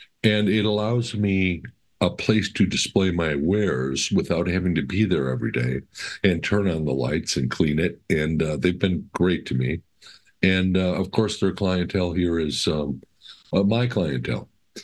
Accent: Wisconsin, United States; I'm from Wisconsin, and I kind of feel blessed that I got launched into the New Mexico area

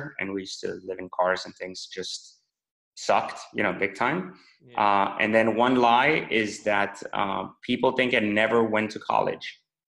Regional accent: Iran; moved away; for me, I came from Iran, right? And from Iran, I didn't come to the U.S. We went to France because we're refugees, meaning we wanted to escape the revolution.

